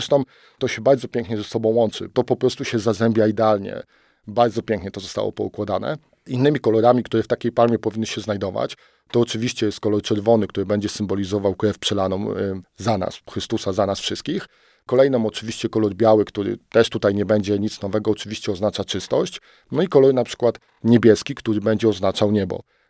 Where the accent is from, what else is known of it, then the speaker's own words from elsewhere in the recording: Łódź, Łódź Voivodeship, Poland; jako dziecko, jeszcze mieszkając w Łodzi też, moja babcia pochodziła spod Łodzi